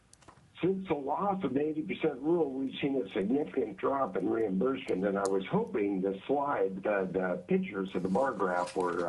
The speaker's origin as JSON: {"language": "English", "town": "Fairbanks", "region": "Alaska", "country": "United States", "tie": "born or raised there", "said": "I was born and raised in Fairbanks and started Interior Women's Health Clinic in 2003."}